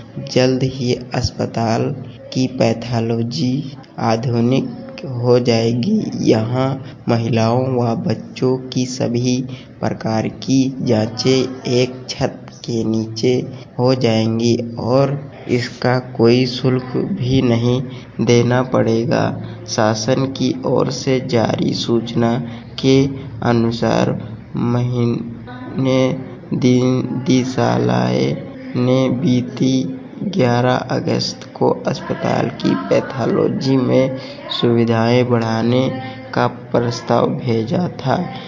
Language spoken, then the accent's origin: Hindi; Barabanki, Uttar Pradesh, India; मैं बाराबंकी से हूँ।